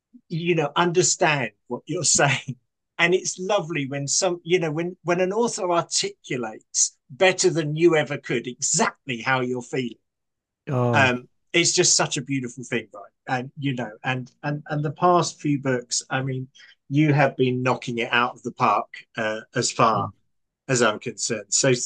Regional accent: United Kingdom; You know, we're British.

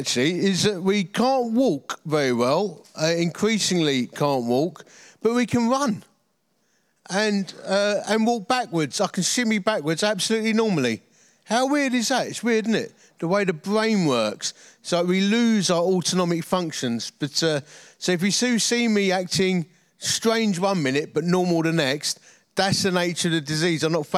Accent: Dagenham, London, United Kingdom; As you can tell from my dulcet tones, I come from the East End of London, or Essex, from a place called Dagenham.

